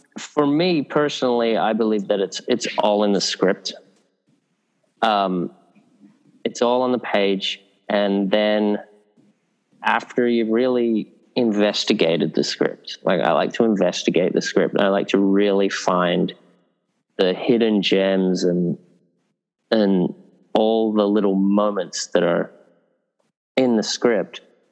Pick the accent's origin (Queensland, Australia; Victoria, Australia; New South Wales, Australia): New South Wales, Australia; Sydney; I was, you know, a kid growing up in Northern Beaches in Sydney.